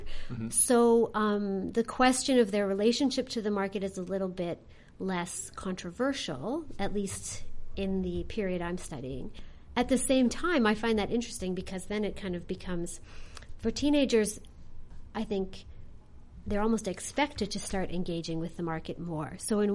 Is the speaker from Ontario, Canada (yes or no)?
yes; Milton, Ontario, Canada; I mean, I grew up in Milton